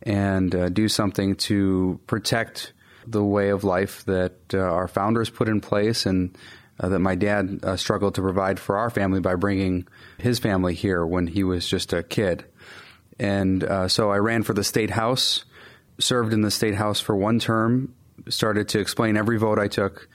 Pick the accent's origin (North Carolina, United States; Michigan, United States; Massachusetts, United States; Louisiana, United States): Michigan, United States; Grand Rapids; I was born in Grand Rapids, have lived in West Michigan pretty much all my life.